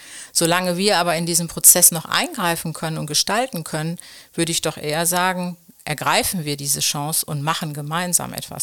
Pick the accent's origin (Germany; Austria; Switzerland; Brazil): Germany; Duisburg, North Rhine-Westphalia; ich komme ja aus Duisburg